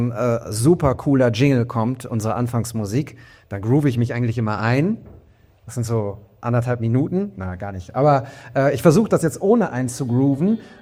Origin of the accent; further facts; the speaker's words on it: North Rhine-Westphalia, Germany; ich komme aus dem Ruhrgebiet und fahre hier um die Ecke